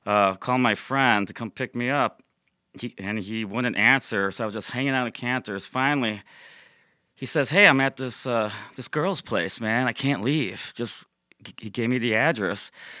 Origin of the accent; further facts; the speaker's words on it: Chicago, Illinois, United States; Oh, yeah. I am a Chicagoan, and I'm here in L.A.